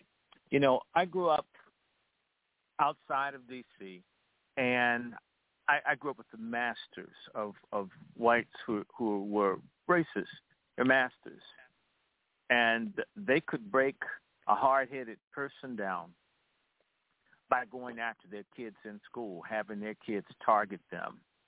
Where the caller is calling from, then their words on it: Washington, District of Columbia, United States; Yeah, this is … I'm calling from Washington, D.C.